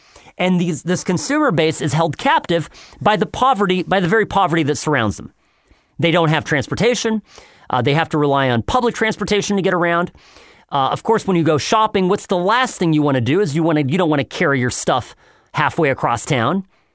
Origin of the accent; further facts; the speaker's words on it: California, United States; As a Californian, my mind is boggled by this.